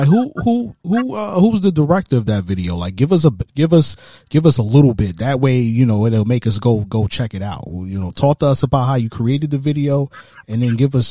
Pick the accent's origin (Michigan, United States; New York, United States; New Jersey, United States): New York, United States; Brooklyn; now in Jacksonville, United States; I'm from Brooklyn, New York, but I'm in Jacksonville, Florida right now.